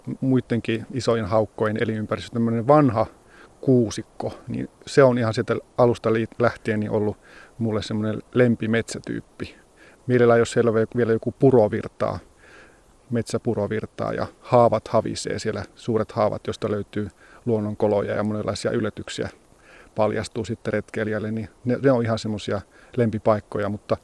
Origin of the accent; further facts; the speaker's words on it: Oulu, North Ostrobothnia, Finland; Oulu on mun kotikaupunki ja Pohjois-Pohjanmaa on Suomen soisinta seutua, että siinä mielessä asun hyvällä alueella.